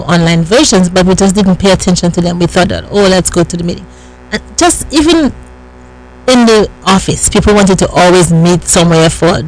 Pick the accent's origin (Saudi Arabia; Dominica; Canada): Dominica; also born or lived in United States Virgin Islands; now in Brevard County, United States; so in Dominica, my home country, in the Virgin Islands, St. Thomas, United States Virgin Islands